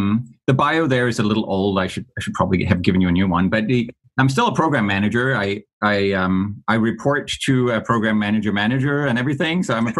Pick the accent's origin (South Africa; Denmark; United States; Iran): Denmark; English is a second language; I'm a Dane. I grew up in Denmark.